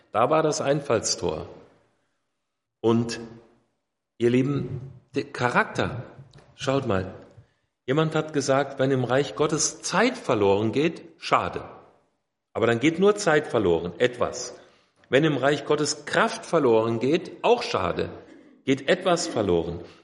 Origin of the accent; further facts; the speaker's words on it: Bad Zwesten, Hesse, Germany; Ich bin im Schwalm-Eder-Kreis groß geworden. Bad Zwesten ist mein Heimatort, bei Bad Wildungen, wer das mal gehört hat, südlich von Kassel. Da bin ich aufgewachsen